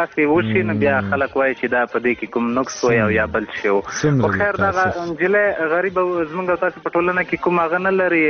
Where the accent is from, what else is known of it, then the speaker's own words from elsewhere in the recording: Paktia, Afghanistan; د همدې پکتیا مه خصوصا زمونږ په پکتیا ولایت کې دغه مشکلات زیات دي